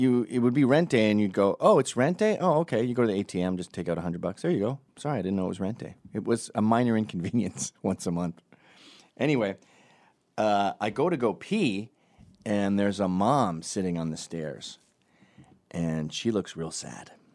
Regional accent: Canada; And I said, look, I'm Canadian and we're not litigious.

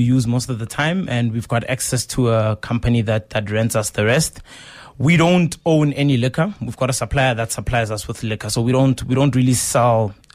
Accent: Pretoria, Gauteng, South Africa; born and bred in Mamelodi in Pretoria.

